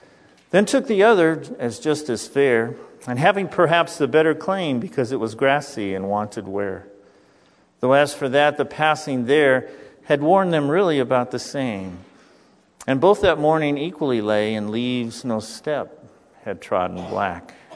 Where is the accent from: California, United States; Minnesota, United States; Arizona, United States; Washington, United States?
Arizona, United States; Because I was raised in Arizona, I saw it a lot there.